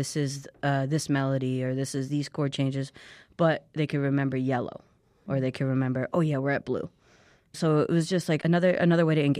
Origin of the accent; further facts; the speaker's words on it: New York, United States; born there; So I was born in New York, and we moved actually the same year I started playing trumpet. And for a long time, I thought I wanted to get back to the East Coast.